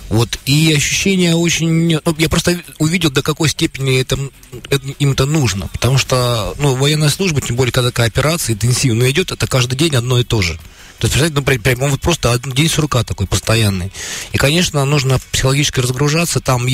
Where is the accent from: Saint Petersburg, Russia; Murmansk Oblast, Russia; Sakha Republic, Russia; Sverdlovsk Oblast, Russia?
Sverdlovsk Oblast, Russia; Asbest; И ко мне, например, даже два военнослужащих из моего родного города Асбеста подошло родом.